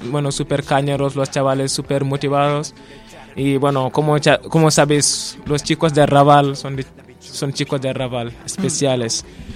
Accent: Senegal; now in Barcelona, Spain; soy de Senegal. Bueno, llevo aquí en Barcelona viviendo más de 5 años

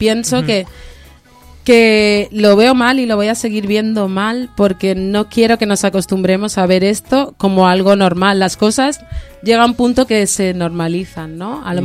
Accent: Guinea; Yo soy de Guinea, entonces sería subsahariana también.

